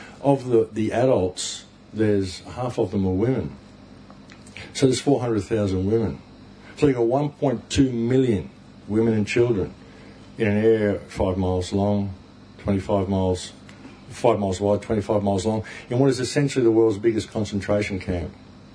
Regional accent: Australia; And I'm saying, hey, man, I'm from Australia. Everything's close.

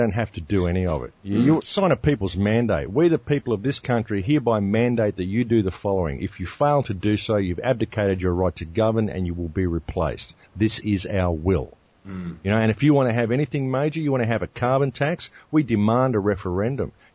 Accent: Australia; They're paranoid. We're Australians. We're tough.

